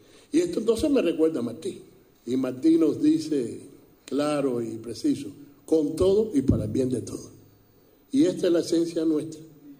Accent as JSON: {"language": "Spanish", "country": "Cuba", "said": "Todas esas cosas que hoy como cubanos recuerdo."}